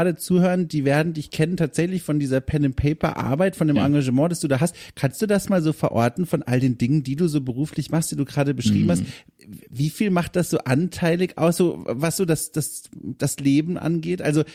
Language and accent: German; Hesse, Germany; now in Hamburg, Germany; ich komme übrigens auch aus dem Rhein-Main-Gebiet, aus einem ganz kleinen Dörfchen, so knapp 7, oh Gott, ich bin froh mittlerweile in Hamburg zu leben